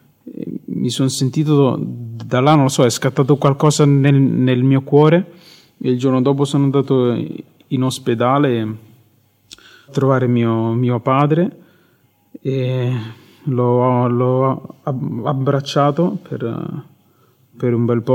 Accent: Rome, Lazio, Italy; ho 29 anni, vengo da Roma

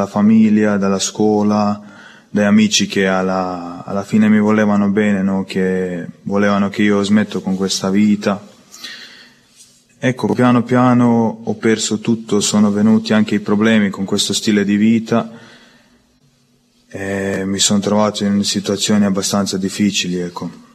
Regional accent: Croatia; Italian is a second language; vengo dalla Croazia, ho 23 anni.

